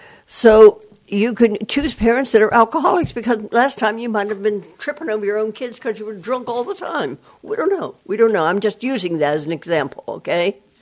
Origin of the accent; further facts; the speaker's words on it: Pennsylvania, United States; I worked at the telephone company before I moved from Western Pennsylvania to the Eastern Pennsylvania.